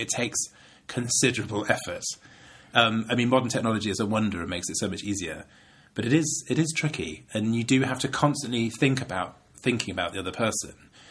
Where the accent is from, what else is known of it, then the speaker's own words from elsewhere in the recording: United Kingdom; I fumbled the proposal by sort of being really British and male about it